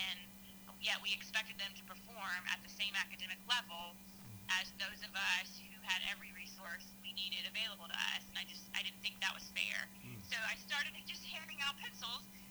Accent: Mississippi, United States; Yeah, I think a lot of it simply came from growing up in Mississippi. We're the poorest state in the country. We're the most rural state in the country. We're the least educated state in the country. But we're a great state.

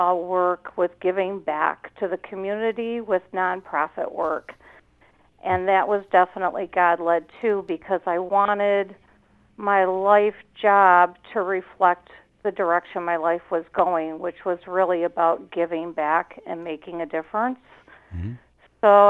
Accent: Detroit, Michigan, United States; now in Upper Peninsula, United States; I did. I grew up in the Detroit area, and then my family started to migrate up to the UP.

